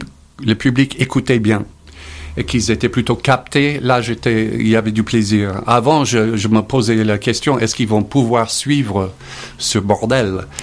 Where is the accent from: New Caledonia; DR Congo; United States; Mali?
United States; French is a second language; Et je les connais, je viens de chez eux. Je viens de Trump Country.